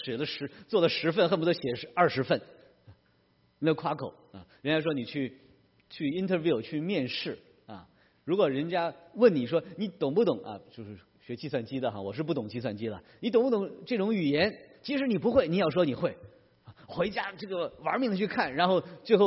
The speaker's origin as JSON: {"language": "Chinese", "country": "China", "said": "我们中国人有这样的智慧"}